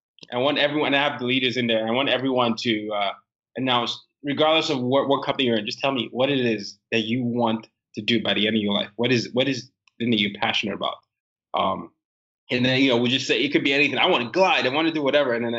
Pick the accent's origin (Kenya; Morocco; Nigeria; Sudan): Nigeria; now in United States; I'm a Nigerian, and a lot of times when you don't see your stories